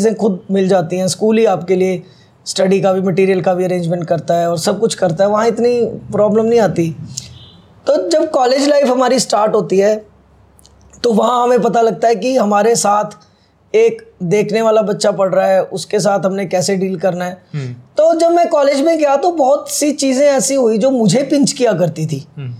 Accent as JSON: {"language": "Hindi", "town": "Prithvipur", "region": "Himachal Pradesh", "country": "India", "tie": "born there", "said": "वहाँ का मेरा बर्थ है, पृथ्वीपुर मेरे गाँव का नाम है।"}